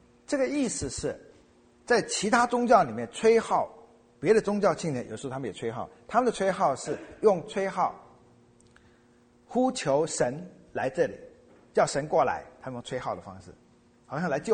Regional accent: China; 有点像我们中国人古代乐器叫唢呐

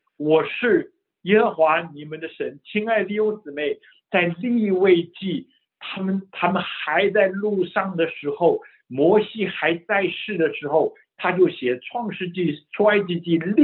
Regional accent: China; 这像不像我们中国人过春节要放假几天？

